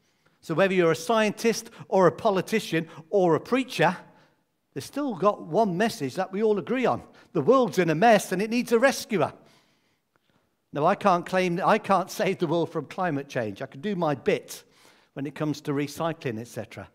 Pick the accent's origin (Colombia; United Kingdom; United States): United Kingdom; Midlands; born there; Now, I was born in the Midlands, so I've been landlocked all my life. And coming down south, I enjoy being near the coast